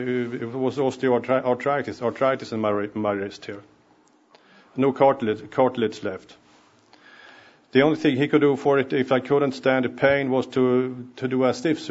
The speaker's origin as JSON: {"language": "English", "country": "Sweden", "tie": "born or raised there", "second_language": "English", "moved": "as an adult", "lives_now": "Manitoba, Canada", "said": "I moved there from Sweden, and I've been farming all my life in Sweden."}